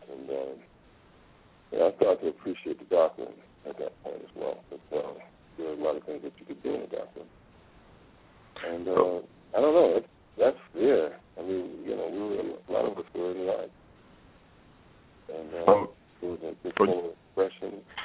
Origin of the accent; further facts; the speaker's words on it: New York, United States; moved away as an adult; now in South Africa; I'm originally from New York. Born in Harlem, Westchester kid, and came over to South Africa. I guess the first time was back in the end of 97.